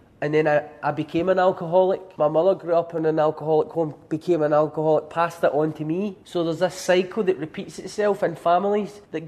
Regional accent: Glasgow, Scotland, United Kingdom; I come from Pollock, south side of Glasgow. It's just a notoriously rough community

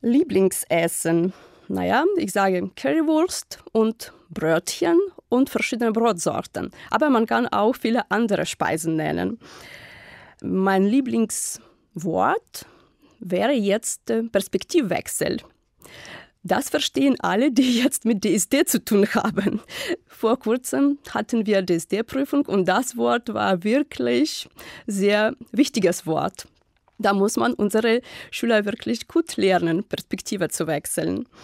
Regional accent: Ukraine; German is a second language; Ich komme aus der Ukraine und ich bin 1977 geboren.

